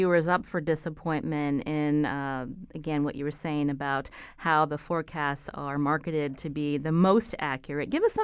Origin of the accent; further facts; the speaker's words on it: Pennsylvania, United States; Now, I grew up in Western PA, where lake effect snowstorms were the norm. So imagine my surprise when I moved to Connecticut in New England